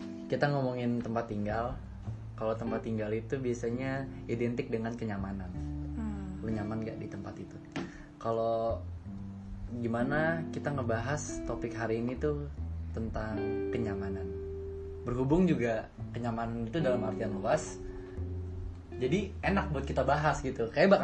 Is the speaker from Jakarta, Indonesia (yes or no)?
yes; Jakarta, Indonesia; Gue dari Jakarta. Gue dari Jakarta Timur nih.